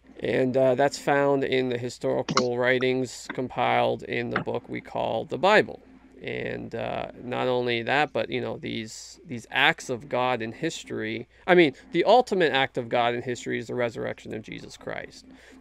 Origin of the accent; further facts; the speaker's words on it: Canada; I'm from Canada. We just play hockey.